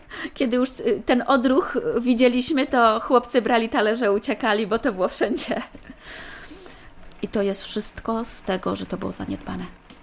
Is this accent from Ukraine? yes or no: no; Moravian-Silesian Region, Czechia; Pochodzę ze Śląska, mam polskie szkoły, podstawowe i średnią szkołę mam także polską. Szkoły skończyłam tutaj w Czechach.